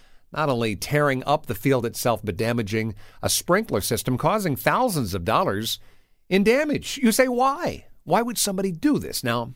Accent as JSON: {"language": "English", "town": "Kokomo", "region": "Indiana", "country": "United States", "tie": "born or raised there", "said": "I was 3 years old at the time, was growing up in Kokomo, Indiana"}